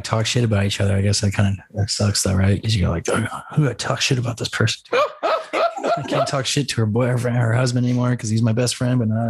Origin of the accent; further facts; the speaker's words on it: California, United States; You know, I'm from the Bay Area, and we had a whole phase like in 2000 to 2004 of like the hyphy movement.